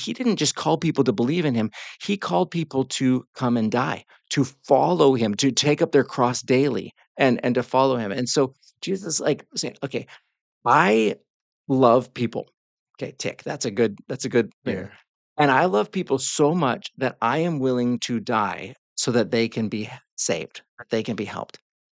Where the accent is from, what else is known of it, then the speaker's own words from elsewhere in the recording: Seattle, Washington, United States; moved away as an adult; also born or lived in Glasgow; I was raised in Seattle, Washington, and that's as far away from the Southern Bible Belt in America as possible. Very, very secular.